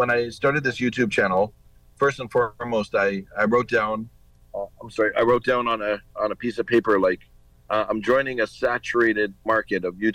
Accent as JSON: {"language": "English", "town": "Toronto", "region": "Ontario", "country": "Canada", "said": "I'm from Toronto."}